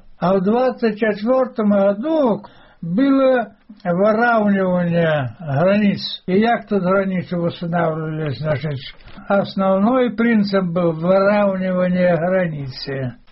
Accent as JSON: {"language": "Russian", "town": "Trostenets", "region": "Minsk Region", "country": "Belarus", "said": "И мы, белорусы, тростинцы, хотим искупаться в жаркий день."}